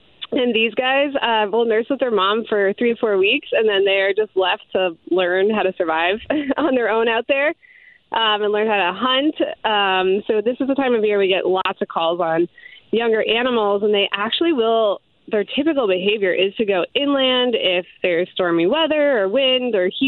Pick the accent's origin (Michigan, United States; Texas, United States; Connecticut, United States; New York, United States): Connecticut, United States; Hamden; And I'm actually from the Hamden area, so I know New Haven very well.